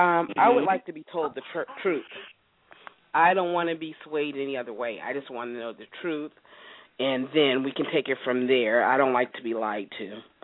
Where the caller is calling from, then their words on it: California, United States; I'm from the Bay